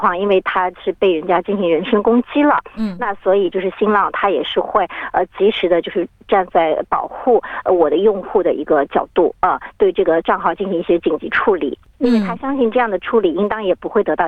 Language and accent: Chinese; China; 因为大多数的我们中国人用的可能 Facebook 不是太多